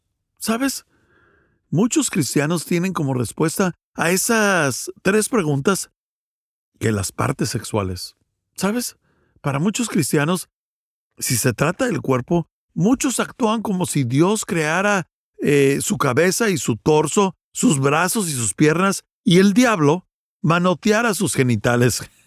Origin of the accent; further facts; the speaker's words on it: Redwood Valley, California, United States; crecí en Mendocino, ahí por las secuoyas, en el pequeño pueblo llamado Redwood Valley.